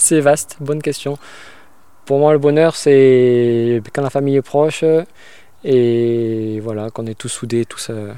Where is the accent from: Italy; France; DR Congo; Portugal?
France; Occitanie; J'ai 23 ans, je viens du sud de Nîmes.